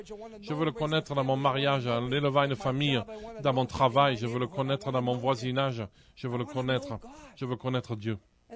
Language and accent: French; Italy; j'allais dire des pâtes parce que je suis italien